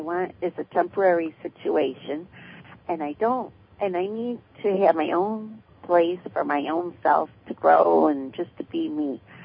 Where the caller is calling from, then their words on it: Michigan, United States; Michigan.